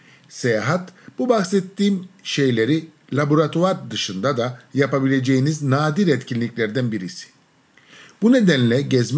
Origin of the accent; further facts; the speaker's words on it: Bayburt, Turkey; also born or lived in Istanbul / Chicago; now in United States; Çocukluğumun ilk yıllarını Bayburt'ta bir köyde geçirdim. Sonra İstanbul'a taşındık. Üniversiteden sonra doktora için Chicago'ya gittim. Şu an ise Amerika'da